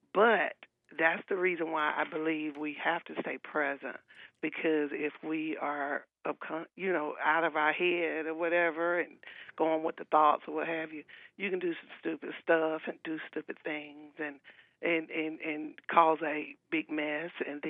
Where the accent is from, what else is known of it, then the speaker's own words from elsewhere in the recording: Alabama, United States; Well, I'd like to call you my homeboy because I'm originally from Alabama, too.